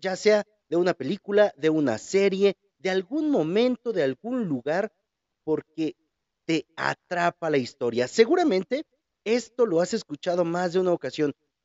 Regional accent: Huajuapan de León, Oaxaca, Mexico; de esos que pocas veces se aguantan aquí en mi pueblo, en Huajuapan de León

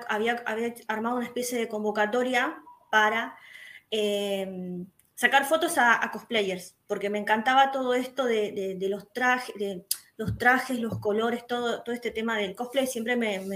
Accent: Quilmes, Buenos Aires Province, Argentina; Sí, de Quilmes.

